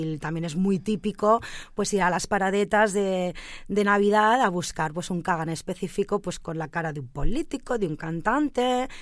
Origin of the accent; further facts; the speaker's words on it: Catalonia, Spain; Sí, en Cataluña yo creo que utilizamos más la palabra pesebre.